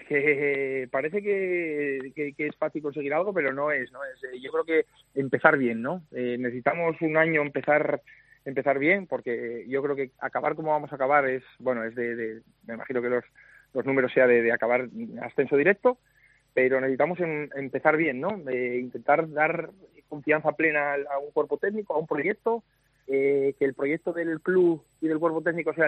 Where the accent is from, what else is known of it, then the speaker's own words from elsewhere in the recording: Asturias, Spain; al final somos asturianos